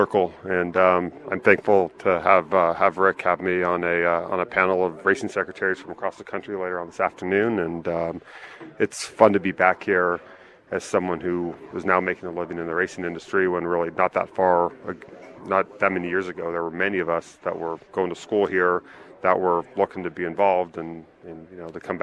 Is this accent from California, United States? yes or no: yes; San Jose, California, United States; San Jose, California.